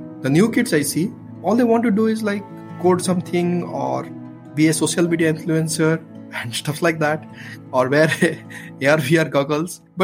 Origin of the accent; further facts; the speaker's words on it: India; I was growing up in India